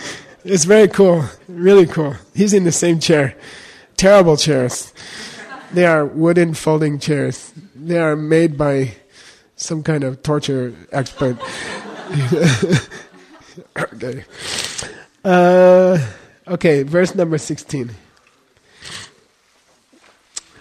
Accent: Arizona, United States; I was very lucky, you know, I grew up in Arizona. The schools were very, very good.

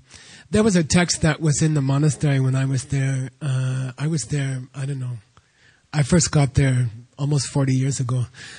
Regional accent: Arizona, United States; I didn't like New York at all. I came from Arizona.

